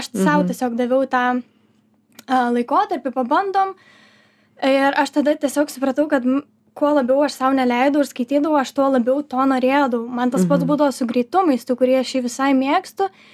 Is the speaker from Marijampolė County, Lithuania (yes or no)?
no; Tauragė, Tauragė County, Lithuania; Aš iš Tauragės.